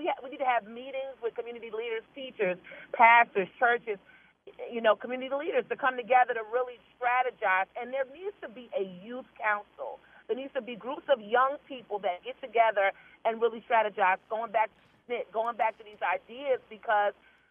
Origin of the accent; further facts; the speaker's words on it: New Jersey, United States; now in Baltimore, United States; I've been in Baltimore. I'm originally from Jersey, a Morgan grad, but I've been here.